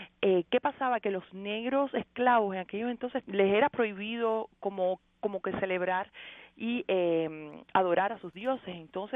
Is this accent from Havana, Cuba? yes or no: yes; Havana, Cuba; moved away as an adult; Yo nací en La Habana, en la capital. Y bueno, nací, me crié y bueno, viví ahí hasta mis años más jóvenes. Ya después yo salgo de Cuba en el año 99.